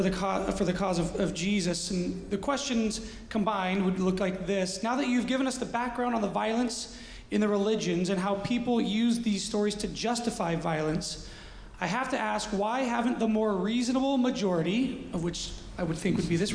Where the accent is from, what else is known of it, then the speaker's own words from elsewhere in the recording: United States; sometimes I feel like I'm so locked in to being an American that I don't always know what's going on everywhere else.